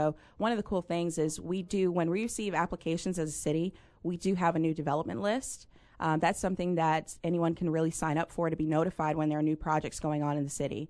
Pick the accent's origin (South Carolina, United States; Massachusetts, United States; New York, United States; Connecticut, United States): Massachusetts, United States; Boston; born there; I was born in Boston.